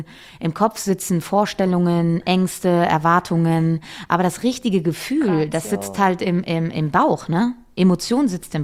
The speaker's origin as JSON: {"language": "German", "town": "Cologne", "region": "North Rhine-Westphalia", "country": "Germany", "tie": "born or raised there", "said": "Und es findet in meiner Heimatstadt Köln statt"}